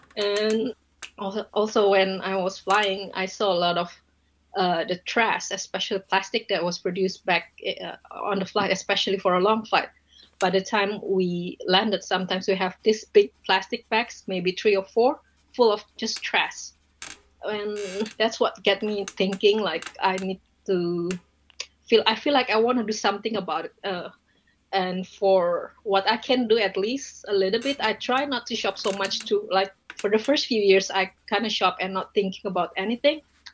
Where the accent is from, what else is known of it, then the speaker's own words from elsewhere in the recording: Jakarta, Indonesia; English is a second language; moved away as an adult; also born or lived in Taiwan / Hong Kong; now in New Zealand; I was born in Jakarta in Indonesia. I grew up there, even though I went to Taiwan for high school a bit, and then I live in Hong Kong for about 13 and a half years, and then back home a little bit, and now I'm here in New Zealand.